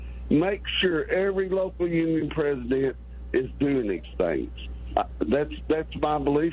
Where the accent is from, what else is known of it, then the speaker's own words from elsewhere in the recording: West Virginia, United States; I know I'm from West Virginia. We do have some unions left, even though they've cut them.